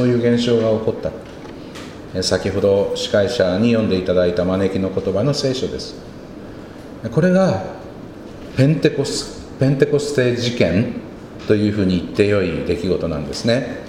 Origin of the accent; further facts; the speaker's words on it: Kansai, Japan; accent: Kansai dialect; 私は、まあ、日本語と関西弁との2カ国語しか喋れませんけれども